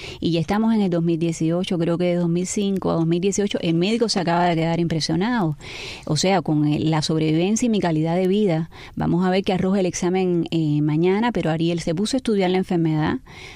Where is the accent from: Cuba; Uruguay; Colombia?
Cuba; y a nivel humano como cubana